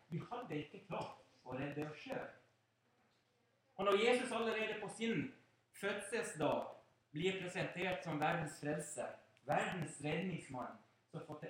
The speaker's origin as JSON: {"language": "Norwegian", "country": "Finland", "said": "Jeg er jo finsk, og vi er jo sta."}